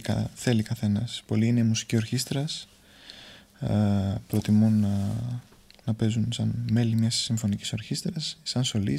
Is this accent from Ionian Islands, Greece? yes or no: yes; Corfu, Ionian Islands, Greece; είναι η καταγωγή μου από την Κέρκυρα και ότι μεγάλωσα σε αυτό το νησί με τόσο μεγάλη μουσική παράδοση.